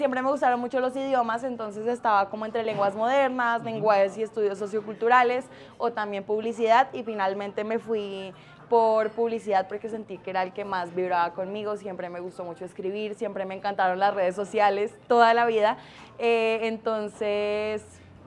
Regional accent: Yopal, Casanare, Colombia; yo nací en Yopal, yo soy yopaleña, mucha gente no lo sabe, pero yo soy 100% casanareña. En el 2013 me fui un año, no, en el 2014 me fui un tiempo fuera del país, me fui a Canadá

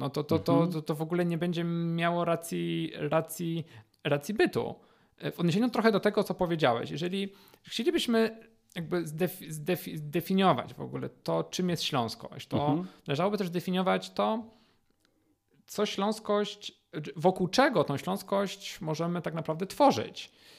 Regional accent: Łaziska Górne, Silesian Voivodeship, Poland; ja wyrastałem w bardzo małym mieście. Ja pochodzę z Łazisk

